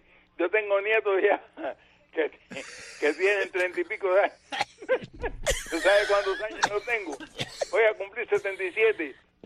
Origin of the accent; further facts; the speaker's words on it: Santa Clara, Villa Clara, Cuba; now in Toronto, Canada; Yo soy de Cuba.